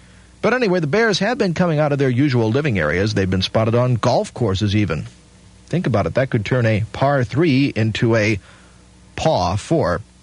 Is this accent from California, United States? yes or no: no; New Orleans, Louisiana, United States; Oh, I hate snow. I am from New Orleans, you see, and I have yet to see any socially thing about it, not even beauty.